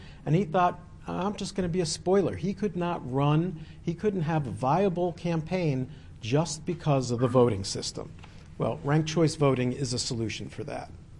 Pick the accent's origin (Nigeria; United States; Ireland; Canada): United States; Oregon; from Benton County.